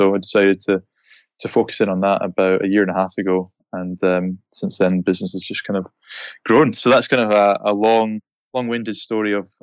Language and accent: English; Shetland Islands, Scotland, United Kingdom; I'm originally from the group of islands, Shetland Islands, which are at the most northerly tip of the UK. And I grew up there and went to school there